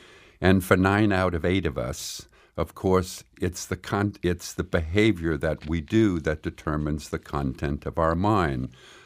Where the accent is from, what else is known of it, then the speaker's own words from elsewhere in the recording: New Orleans, Louisiana, United States; As I said, I'm from New Orleans, but I got to witness the presence of evil in a very ordinary way.